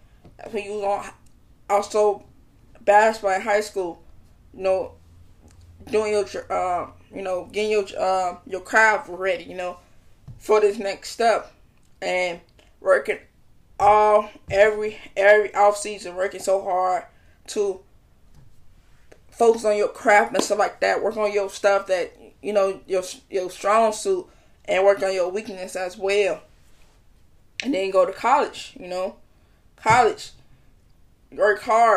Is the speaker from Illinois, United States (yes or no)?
yes; Chicago, Illinois, United States; But you know me, I'm from Chicago, so I got the Chicago Sky.